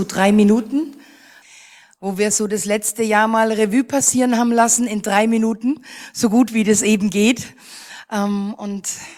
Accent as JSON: {"language": "German", "region": "Bavaria", "country": "Germany", "said": "wie schön, dass das geklappt hat und ich als Franke mal wieder oben bei euch sein darf"}